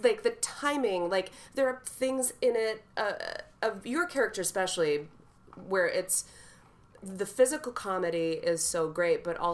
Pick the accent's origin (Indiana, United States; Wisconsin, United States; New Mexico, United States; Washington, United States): Wisconsin, United States; I'm from Wisconsin. What do I know about barbecue?